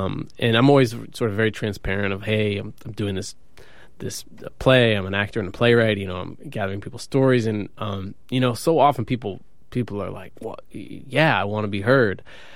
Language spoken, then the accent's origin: English; Kabul, Afghanistan; But not me. I'm from Kabul. That's a pretty big city. Yeah, I was the cute speech and debate kid from Afghanistan, so everyone was cool with me. You know, I'm Muslim